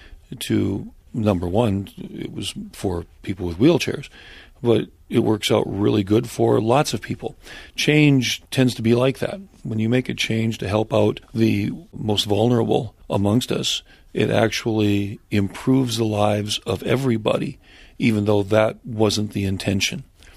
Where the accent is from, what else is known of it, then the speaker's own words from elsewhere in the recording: North Dakota, United States; I also remember that the controversy in my home state of North Dakota